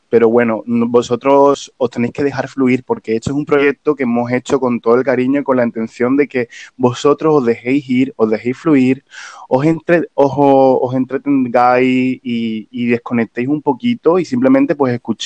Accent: Cádiz, Andalusia, Spain; somos los dos de Chiclana de la Frontera. Bueno, yo vivo en Chiclana de la Frontera, pero yo me considero gaditano hasta la muerte.

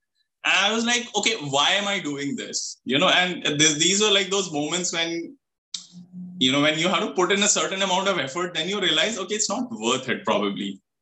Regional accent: Delhi, India; So I grew up in Delhi, very much South Delhi, was in a very nice locality.

